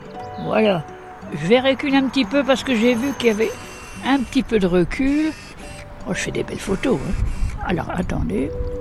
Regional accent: Grand Est, France; born there; Oui, alors je suis née dans la Haute-Marne. … c'est un nom répandu en Pologne.

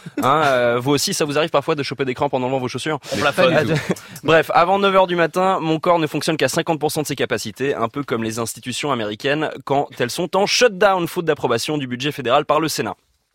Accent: Switzerland; Et effectivement, vous avez raison, je suis suisse.

